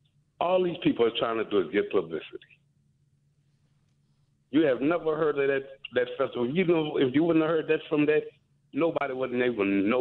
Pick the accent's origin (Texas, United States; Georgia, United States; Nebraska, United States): Texas, United States; Houston; also born or lived in New Orleans; I'm from New Orleans. I was born in New Orleans. I lived in Houston probably basically all my life.